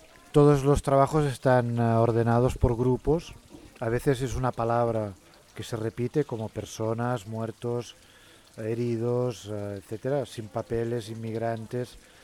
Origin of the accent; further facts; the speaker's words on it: Barcelona, Catalonia, Spain; soy de Barcelona, en España.